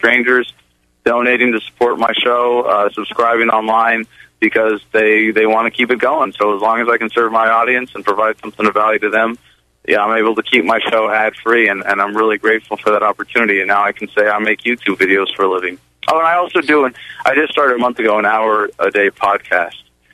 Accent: New Mexico, United States; I was endorsed by Ron Paul in my home state of New Mexico.

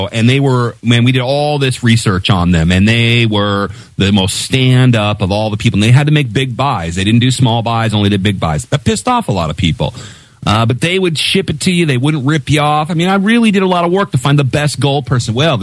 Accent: Seattle, Washington, United States; You know, I'm from Seattle.

